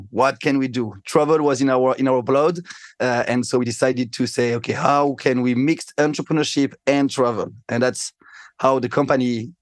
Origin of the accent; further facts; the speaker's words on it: Paris, Île-de-France, France; accent: French; English is a second language; also born or lived in Marseille; I'm from France. Of course, you can hear with my bad French accent. Raised and born in the suburb of Paris, doing some studies in the south of France, Marseille